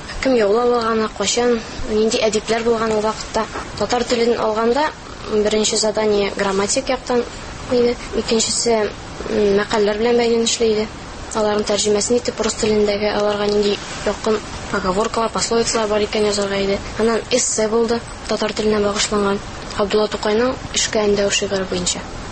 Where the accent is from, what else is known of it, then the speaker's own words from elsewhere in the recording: Kargaly, Orenburg Oblast, Russia; Презентация үзебезнең туган ягыбыз Каргал турында ясадык без ишебездә.